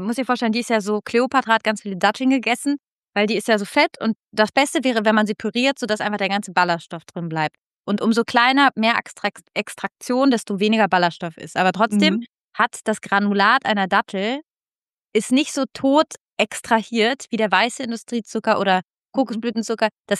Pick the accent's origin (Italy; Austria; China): Italy; now in Germany; ich komme aus Italien.